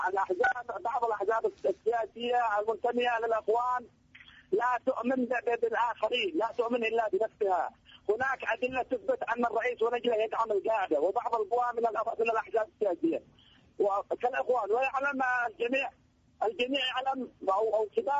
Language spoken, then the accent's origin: Arabic; Yemen; نحن دولة مستقلة، نحن شعب يمني يأبى أن يبقى تحت الوصاية بضغوطات خارجية